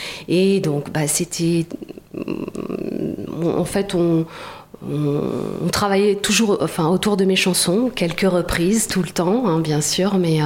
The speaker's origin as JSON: {"language": "French", "region": "Centre-Val de Loire", "country": "France", "said": "Non, je suis tourangelle. Je viens de Touraine et voilà."}